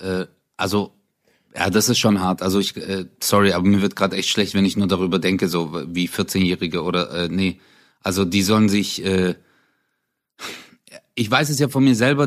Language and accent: German; Hausen, Germany; ich bin ja in Hausen groß geworden, davor in Zatzenhausen, und wir haben ja zu fünft in einer Einzimmerwohnung gelebt, Bro.